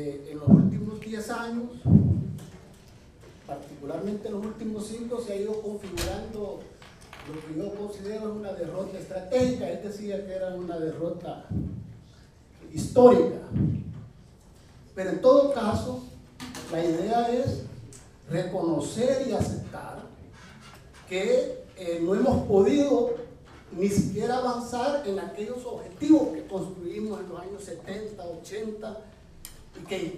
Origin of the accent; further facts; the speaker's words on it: El Salvador; vengo de El Salvador